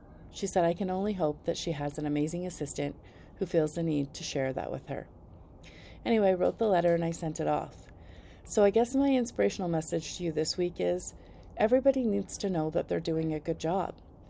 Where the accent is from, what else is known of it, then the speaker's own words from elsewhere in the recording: Parksville, British Columbia, Canada; because I grew up in Parksville in Victoria on Vancouver Island, so it's not very far away